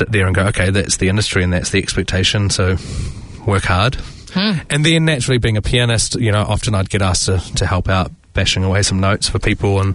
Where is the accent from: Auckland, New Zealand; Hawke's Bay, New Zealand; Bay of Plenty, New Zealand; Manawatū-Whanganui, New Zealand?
Bay of Plenty, New Zealand; Tauranga; I was born and raised in Tauranga, Tauranga Moana.